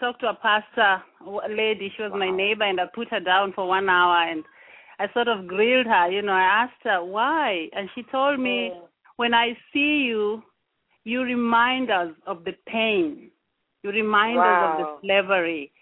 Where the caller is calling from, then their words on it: North Carolina, United States; I'm calling in from North Carolina.